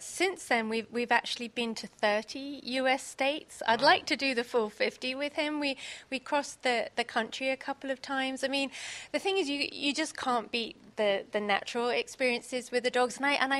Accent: United Kingdom; especially being British

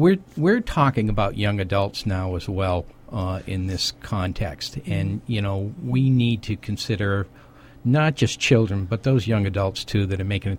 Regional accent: New England, United States; accent: Boston; No, I'm from New England, thus the Boston accent.

